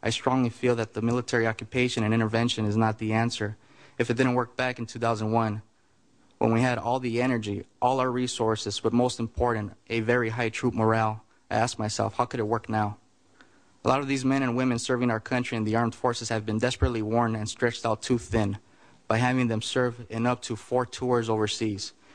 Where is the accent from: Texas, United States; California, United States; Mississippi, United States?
California, United States; Los Angeles; I come from very humble beginnings and a son to both an immigrant father and mother from Mexico. I grew up in East Los Angeles in one of the roughest parts of town known as Boyle Heights.